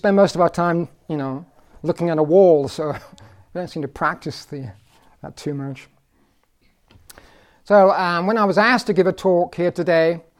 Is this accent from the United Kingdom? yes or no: yes; England, United Kingdom; I am from England. Raise your hand if you detected an accent.